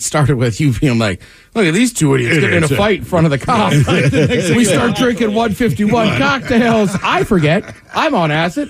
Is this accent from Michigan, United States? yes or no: no; Seattle, Washington, United States; We're like, oh, we're from Seattle.